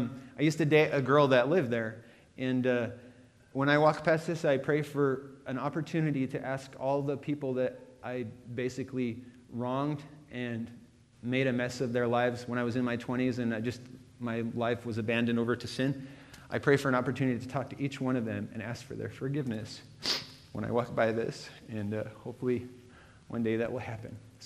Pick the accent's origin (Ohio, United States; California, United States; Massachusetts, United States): California, United States; And I come from California, and I love plants with thick, waxy leaves.